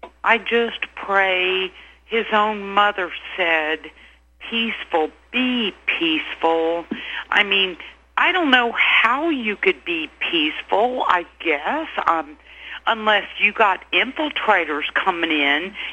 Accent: Tennessee, United States; born there; now in Kansas, United States; I was born in Shelby County, Tennessee

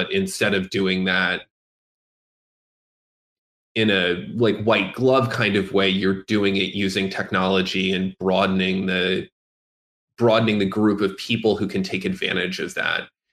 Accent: United States; I, as an American citizen, don't really see a lot of opportunity to reform that government

